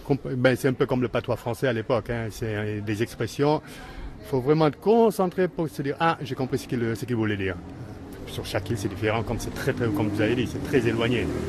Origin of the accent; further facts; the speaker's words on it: Dakar, Senegal; born there; also born or lived in France; Actuellement, je vis ici, mais ça fait déjà un moment. En fait, moi, je suis né à Dakar, de parents Cap-Verdiens. Ensuite, nous avons émigré en France, sur la Côte d'Azur. J'ai vécu là-bas 20 ans.